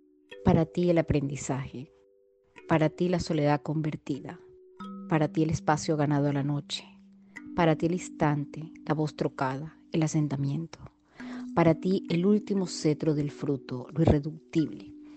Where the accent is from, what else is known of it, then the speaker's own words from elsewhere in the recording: Venezuela; now in Miami, United States; soy venezolana, más vivo en la ciudad de Miami, en Florida, Estados Unidos, desde hace 14 años.